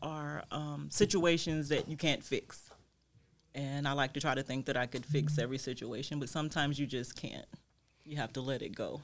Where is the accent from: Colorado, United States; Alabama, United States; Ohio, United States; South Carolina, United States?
South Carolina, United States; I am originally from King Street. Traveled as a military spouse for about 20 years. Moved back to South Carolina 5 years ago to be closer to my parents.